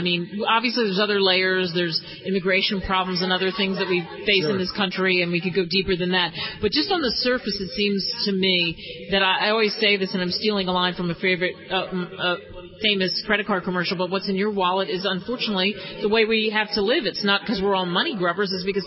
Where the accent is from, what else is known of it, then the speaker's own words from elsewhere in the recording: New Jersey, United States; I'm from New Jersey, so it's the funny-shaped state that looks like the old man